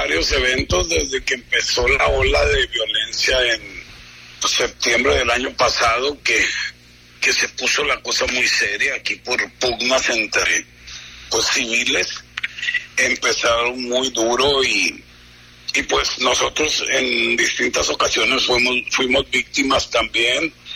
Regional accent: Culiacán, Sinaloa, Mexico; yo soy de aquí de Culiacán y todo el equipo es culichi 100%, y pues uno mal que bien pues quiere su tierra

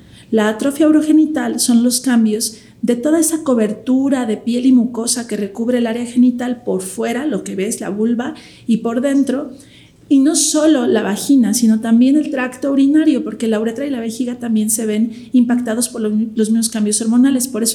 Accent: Mexico; ya como población mexicana podemos esperar el cese de la menopausia

